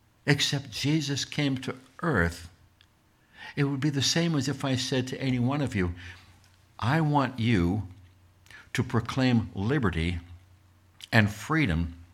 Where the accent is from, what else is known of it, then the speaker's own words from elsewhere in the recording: United States; I had to, because I'm born in America. I'm not born in India, and I'm not born in China.